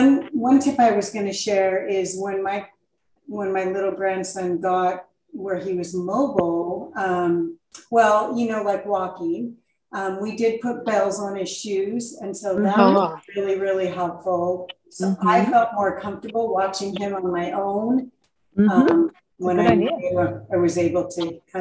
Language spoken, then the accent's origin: English; Boise, Idaho, United States; I'm from Boise, Idaho.